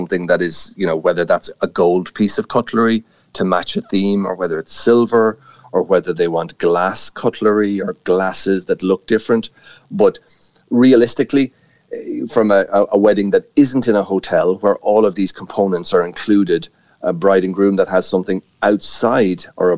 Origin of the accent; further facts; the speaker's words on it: Ireland; We are Irish. We are always local.